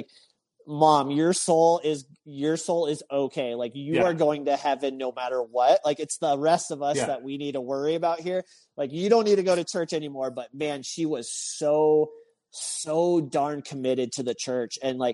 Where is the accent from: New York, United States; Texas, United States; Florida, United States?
Texas, United States; Like, I grew up in Texas, right?